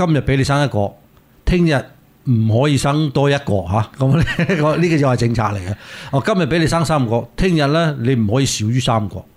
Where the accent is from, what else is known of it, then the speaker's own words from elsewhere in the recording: China; 咁我哋中国人以前我哋呢啲年纪嗰啲兄弟姐妹咧，其实都系喺地入边躝大嘅啊。